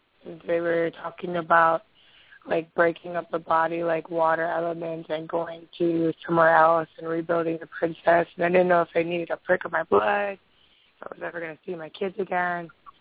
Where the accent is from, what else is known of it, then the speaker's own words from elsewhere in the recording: Hawaii, United States; I'm from Hawaii.